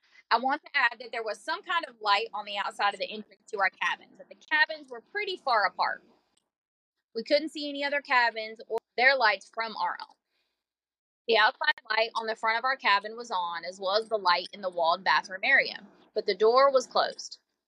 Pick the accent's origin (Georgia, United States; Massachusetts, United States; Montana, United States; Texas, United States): Georgia, United States; Atlanta; Other than the couple of years spent in South Georgia, I grew up in Metro Atlanta, so the idea of camping was really exciting.